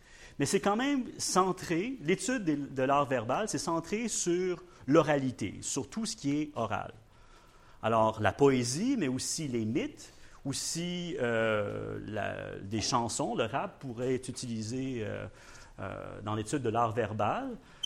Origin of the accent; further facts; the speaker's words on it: Quebec, Canada; accent: Quebec French; Je fais très exprès de garder mon accent québécois, même quand je vais en Europe, parce que je m'identifie en tant que Québécois.